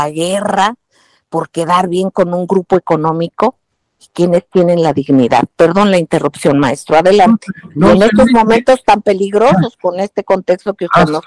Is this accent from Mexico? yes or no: yes; Mexico; en mi punto de vista como mexicano